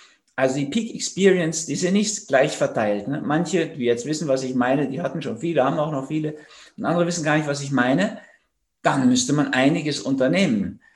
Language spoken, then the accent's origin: German; Austria; die stehen bei uns in Österreich überall rum